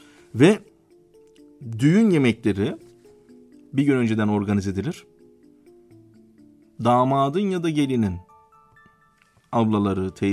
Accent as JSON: {"language": "Turkish", "region": "Kahramanmaraş", "country": "Turkey", "tie": "born or raised there", "said": "Ben memleketim itibariyle Kahramanmaraş'ta örneğin işte Nisan Mayıs ayından sonra tarhana yapılır."}